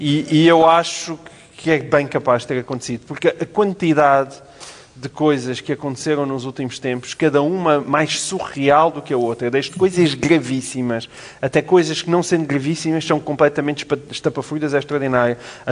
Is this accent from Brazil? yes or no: no; Portalegre, Portugal; Eu sou de Porto Alegre, sei bem o que é que significa a história da coesão territorial.